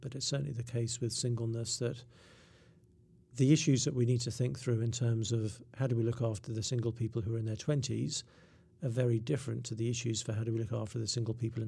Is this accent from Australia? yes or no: no; England, United Kingdom; I'm English